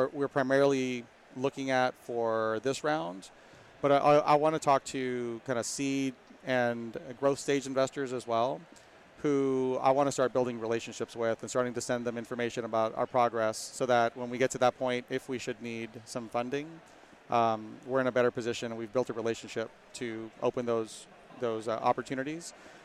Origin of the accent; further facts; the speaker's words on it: Austin, Texas, United States; I'm from Austin, Texas.